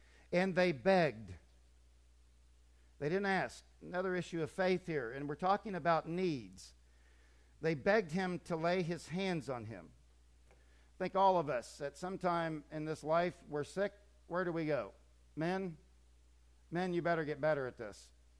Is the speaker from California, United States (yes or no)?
no; Titusville, Florida, United States; I was a kid growing up in the Space Center, and this was commonplace, by the way. I was right there at Cape Canaveral, Titusville, Florida.